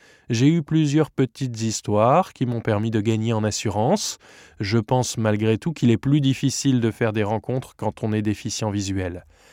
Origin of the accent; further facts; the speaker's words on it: Provence-Alpes-Côte d'Azur, France; now in Lyon, France; J'ai grandi dans les Hautes-Alpes et j'ai eu la chance de beaucoup voyager au cours de mes études. Je suis installée depuis 20 ans à Lyon.